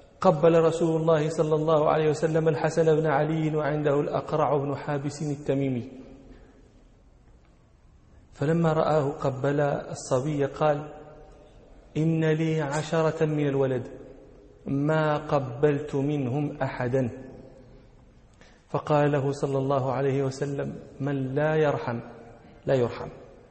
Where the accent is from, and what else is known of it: Morocco